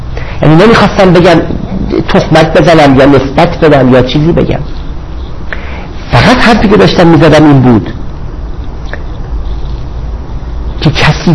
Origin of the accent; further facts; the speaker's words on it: Iran; فقط شما بچه ها ایرانی هستید، منم ایرانی هستم